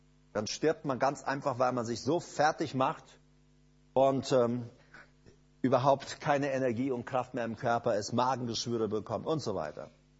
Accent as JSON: {"language": "German", "country": "Paraguay", "said": "Und ich komme ja nun mal aus Paraguay und ich bin so ein Taubenfan. Also ich habe in Paraguay immer Tauben gehabt."}